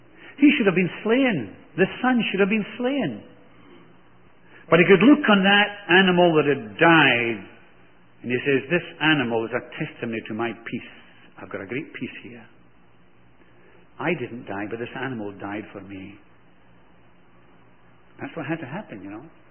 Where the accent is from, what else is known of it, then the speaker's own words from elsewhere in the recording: Glasgow, Scotland, United Kingdom; I was brought up in Glasgow, in Scotland. Of course, you wouldn't have known that, would you? But I was brought up in Scotland